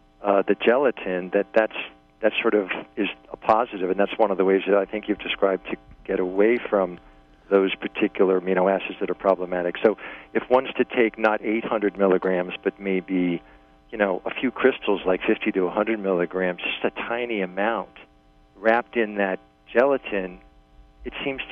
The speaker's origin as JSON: {"language": "English", "region": "New York", "country": "United States", "said": "I'm from New York, and I have just a question."}